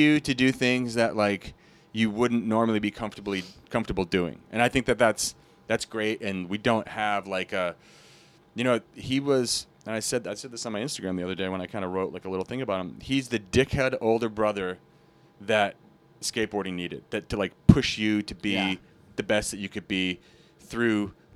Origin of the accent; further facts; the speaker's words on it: New England, United States; I mean, I grew up in New England, obviously